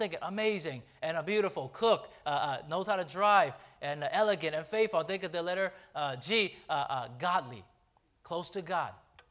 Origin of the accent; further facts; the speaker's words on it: San Francisco, California, United States; I'm born and raised in San Francisco.